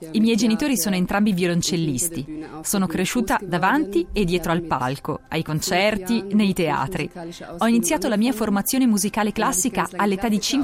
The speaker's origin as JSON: {"language": "Italian", "region": "Vienna", "country": "Austria", "tie": "born or raised there", "also_born_or_lived": "Germany", "moved": "yes", "said": "Io sono nata in Germania e quando avevo un anno ci siamo trasferiti a Vienna, dove sono cresciuta."}